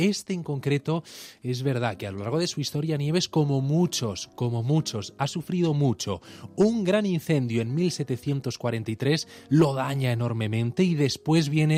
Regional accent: El Escorial, Community of Madrid, Spain; ¿Qué te voy a decir yo que soy del Escorial

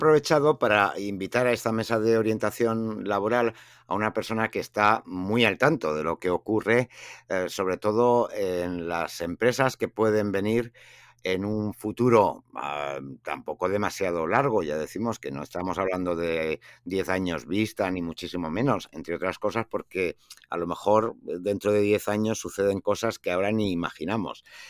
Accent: Spain

